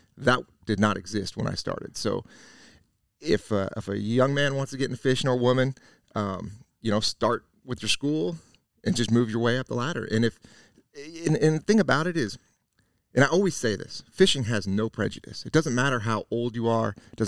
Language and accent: English; California, United States; the way I always dreamed of growing up in California